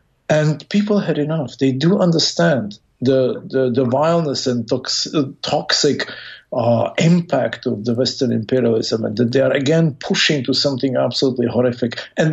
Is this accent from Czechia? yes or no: yes; Czechia; English is a second language; also born or lived in Russia; now in United States; I'm a U.S. citizen. I was educated in New York. I was born in Russia. I grew up in Czech Republic. I have Chinese blood in me